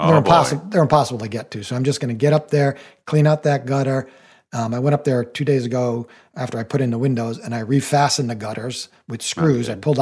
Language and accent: English; New England, United States; Well, I live in New England and I grew up in New England